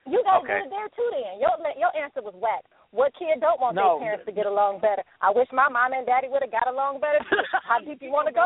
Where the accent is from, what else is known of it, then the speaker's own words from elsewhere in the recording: Detroit, Michigan, United States; I'm a G from Detroit who conducts surgery with gloves on.